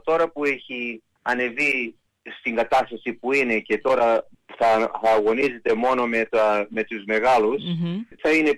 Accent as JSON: {"language": "Greek", "town": "Ioannina", "region": "Epirus", "country": "Greece", "said": "Εγώ θέλω να τους πάω στα Γιάννενα, εκεί που είμαι, από το Γιωργάνο"}